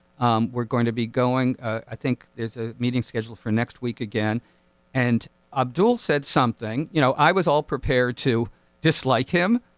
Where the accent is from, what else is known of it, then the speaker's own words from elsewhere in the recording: United States; people were coming up to us in the streets, because clearly we're American, and just thanking us for being there.